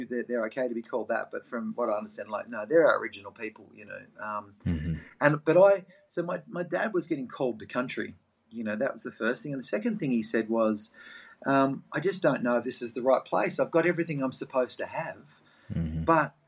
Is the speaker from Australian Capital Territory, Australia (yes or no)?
no; Melbourne, Victoria, Australia; born there; I was born in Melbourne. For non-Australians, that's right down the bottom southeast of Australia. So that's the cold spot.